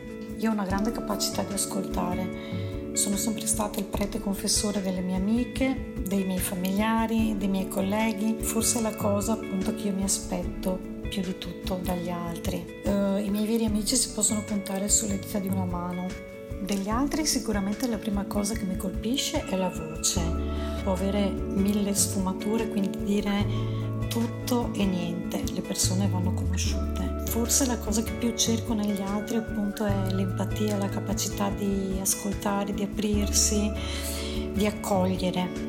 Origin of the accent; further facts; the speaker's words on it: Veneto, Italy; 48 anni e sono nata e vivo in provincia di Venezia.